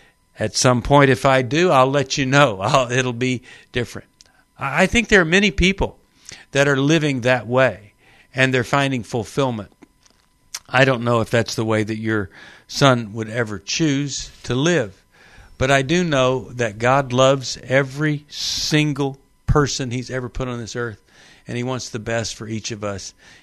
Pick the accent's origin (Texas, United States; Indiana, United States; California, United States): Texas, United States; Now, I know this feeling. I was raised in Texas.